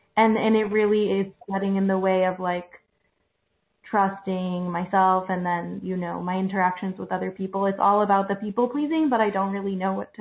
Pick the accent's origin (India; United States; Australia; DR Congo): United States; Philadelphia, Pennsylvania; I'm from Philadelphia. I don't know why it doesn't say.